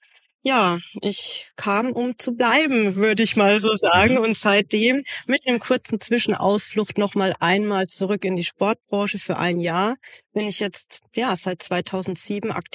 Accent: Kitzingen, Bavaria, Germany; ich bin gebürtig aus Unterfranken. Ihr werdet es heute wahrscheinlich auch das ein oder andere Mal an meinem rollenden R hören.

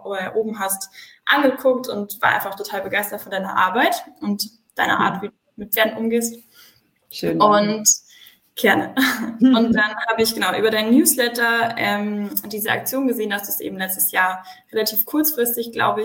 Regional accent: Munich, Bavaria, Germany; 25 Jahre alt. Ich komme aus dem Süden von München.

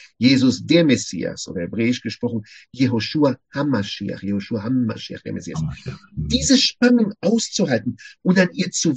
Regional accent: Jerusalem, Jerusalem District, Israel; Jesus lebte in Israel, wo ich geboren werden durfte, in Jerusalem. Er lebte dort einen Katzensprung von mir entfernt. Ich bin in der Neustadt aufgewachsen

